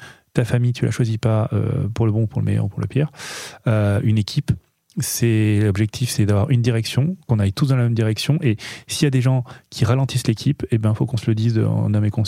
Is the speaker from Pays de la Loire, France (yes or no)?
no; Nice, Provence-Alpes-Côte d'Azur, France; Non, ben non, on est niçois.